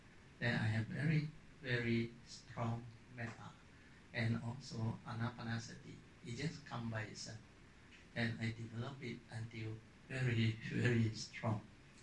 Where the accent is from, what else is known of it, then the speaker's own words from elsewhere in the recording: Kedah, Malaysia; English is a second language; now in South Korea; In my home state, Kedah State, I was the only non-Malay